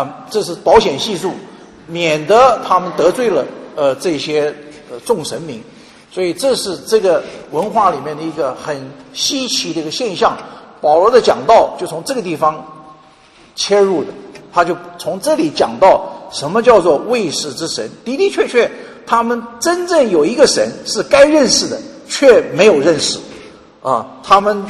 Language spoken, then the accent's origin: Chinese; United States; 我们美国人常常听到的 Mother Earth